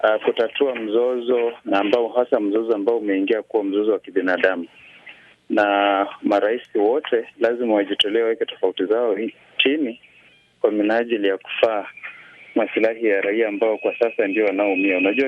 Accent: Nambale, Busia County, Kenya; natoka eneo la Nambale, gatuzi la Busia nchini Kenya.

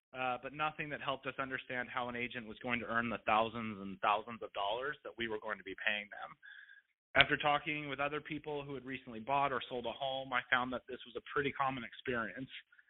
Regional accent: Midwest, United States; now in Los Angeles, United States; So, I'm from the Midwest and currently live in Los Angeles

